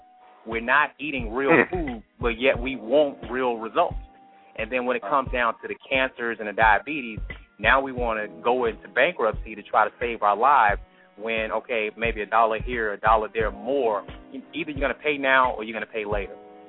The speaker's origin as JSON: {"language": "English", "town": "Atlanta", "region": "Georgia", "country": "United States", "said": "I'm from Atlanta, Georgia."}